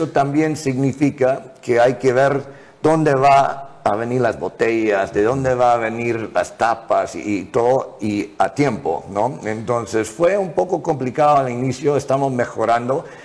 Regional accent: Miami, Florida, United States; now in Peru; Soy de Miami, pero ya tengo 12 años viviendo en Perú.

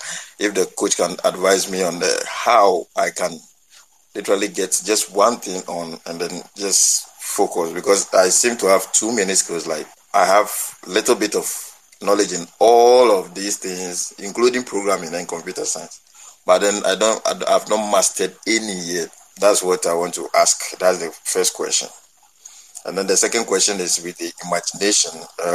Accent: Ghana; I'm from Ghana.

